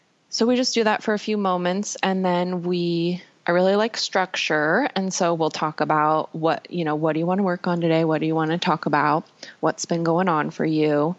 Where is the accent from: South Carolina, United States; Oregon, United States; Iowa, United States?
Oregon, United States; Portland; I grew up here in Portland in the Pacific Northwest.